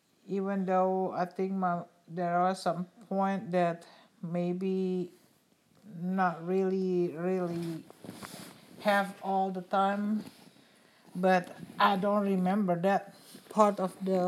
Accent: Bandung, West Java, Indonesia; I'm from West Java. Grew up in the capital of West Java named Bandung.

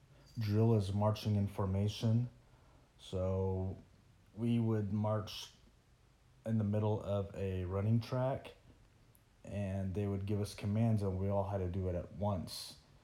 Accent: Palm Springs, California, United States; born there; I was born in Palm Springs, California.

